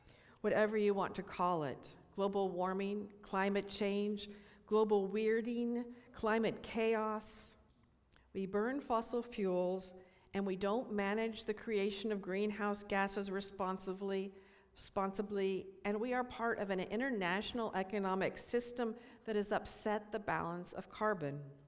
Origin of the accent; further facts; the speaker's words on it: California, United States; I'm reminded of wildfires in my hometown in California, of forest fires we have here in the Pacific Northwest.